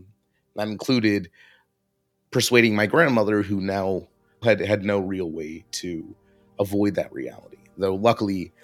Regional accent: Vinnytsia, Vinnytsia Oblast, Ukraine; English is a second language; She usually lives in my hometown of Vinnytsia, but she works in Kyiv occasionally.

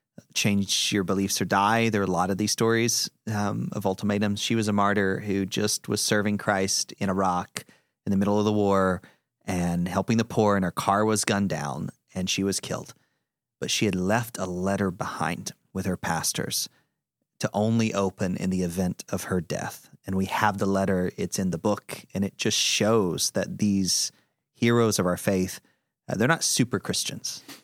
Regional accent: Deep South, United States; I grew up in the Deep South in the United States.

